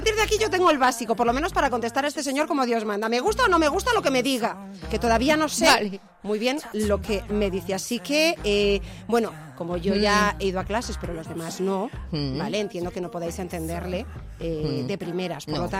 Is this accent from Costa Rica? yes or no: no; Madrid, Community of Madrid, Spain; Es que soy de Madrid.